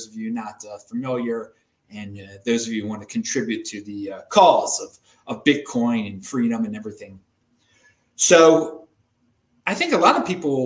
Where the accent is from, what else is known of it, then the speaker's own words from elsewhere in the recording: Baltimore, Maryland, United States; And I grew up in Baltimore.